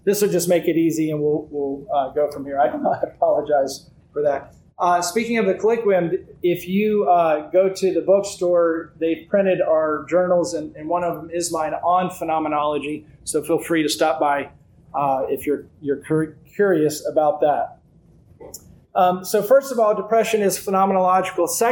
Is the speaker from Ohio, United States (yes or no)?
no; West Virginia, United States; So I'm actually from West Virginia, so I'm a hick.